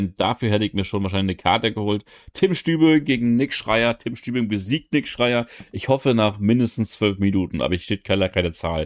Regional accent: Bremen, Germany; Da muss ich als Bremer natürlich für eine Bremen-Show fragen

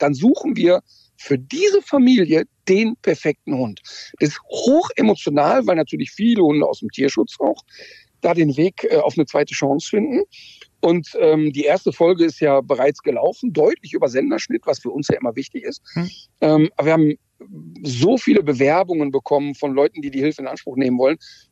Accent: North Rhine-Westphalia, Germany; und ich komme aus dem Ruhrpott, der Ruhrpottler ist anders als der Berliner.

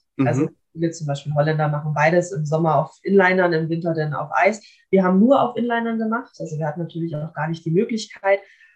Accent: Kiel, Schleswig-Holstein, Germany; born or raised there

